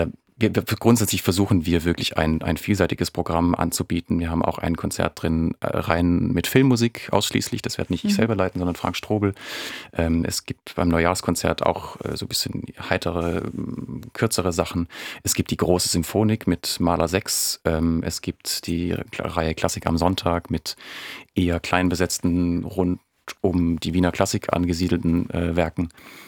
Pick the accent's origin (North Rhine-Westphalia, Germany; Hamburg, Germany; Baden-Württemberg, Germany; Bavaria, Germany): Baden-Württemberg, Germany; now in Brandenburg, Germany; Also ich kann es noch an alle Schwaben zu Hause. Ich habe es nicht verlernt. Ich habe durch, weil ich recht früh dann doch auch viel in der Welt unterwegs war, irgendwie mir angewöhnt, Hochdeutsch sprechen zu können.